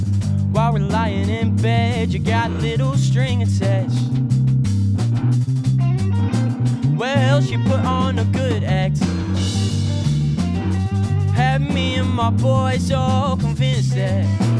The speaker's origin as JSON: {"language": "English", "town": "Tacoma", "region": "Washington", "country": "United States", "said": "I'm from Tacoma, Washington. I went to Tacoma School of the Arts. That was my high school back in Tacoma."}